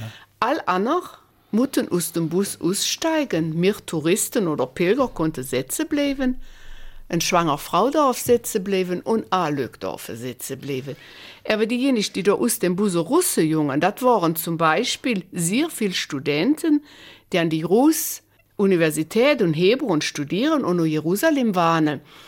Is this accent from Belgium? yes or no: yes; Belgium; Ich sage, ich komme aus Belgien.